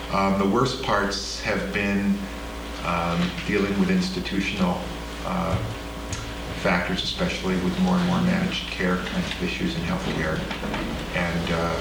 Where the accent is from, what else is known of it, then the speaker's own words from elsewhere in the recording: Portland, United States; I'm from Portland